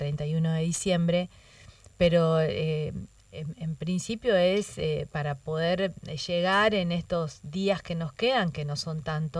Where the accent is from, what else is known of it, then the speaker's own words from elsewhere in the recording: Chajarí, Entre Ríos, Argentina; Yo soy de Chajarí.